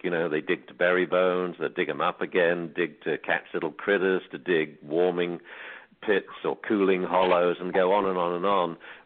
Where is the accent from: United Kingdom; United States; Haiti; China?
United Kingdom; England; I like writing. I like words. I'm English, you know.